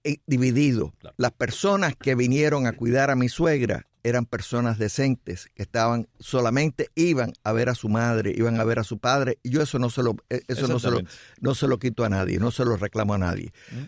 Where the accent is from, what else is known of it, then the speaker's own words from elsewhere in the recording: Cuba; now in United States; yo me recuerdo cuando yo llegué de Cuba en el año 1960